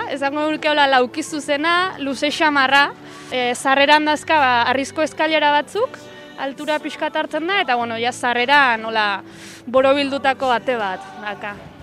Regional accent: Aginaga, Basque Country, Spain; born there; 25 urte dazkat eta bueno, Aginarra jaiotzez. Zentrotik urruti xamar dago, baina bueno, Aintzi bazterrin jaio nitzan.

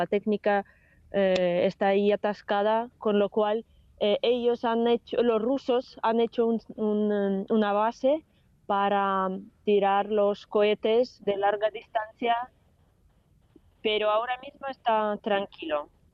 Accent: Kyiv Oblast, Ukraine; En mi pueblo no se nota ahora mismo, pero estamos rodeados por dos partes, por las dos columnas que intentan ir a Kiev, entrar.

